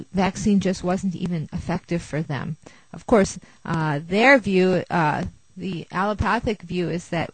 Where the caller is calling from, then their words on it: Portola Valley, California, United States; I'm broadcasting from Portola Valley, California, in the San Francisco Bay Area.